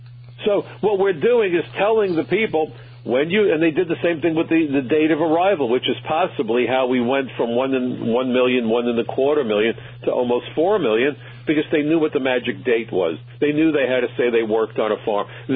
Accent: New York, United States; what really upsets me tremendously, as a New Yorker, the ashes from 9/11 landed on my home.

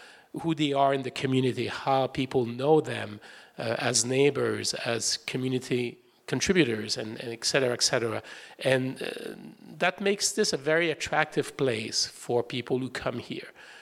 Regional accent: Montreal, Quebec, Canada; also born or lived in New York / Melbourne; now in Cleveland, United States; I lived in New York, I was in Melbourne, Australia, I'm from Montreal, you know.

